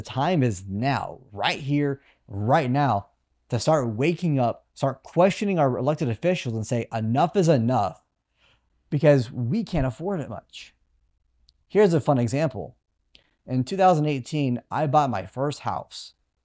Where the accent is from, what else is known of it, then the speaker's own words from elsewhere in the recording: San Antonio, Texas, United States; I live just north of San Antonio, like 45 minutes north. I grew up in San Antonio.